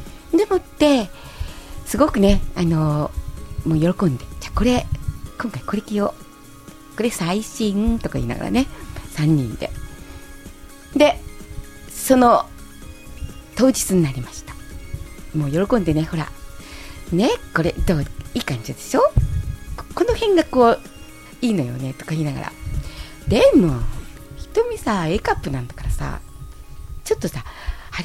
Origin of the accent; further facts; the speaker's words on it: Tokyo, Japan; よく私下町に生まれたわけでして、下町に生まれてそして下町で育ってということで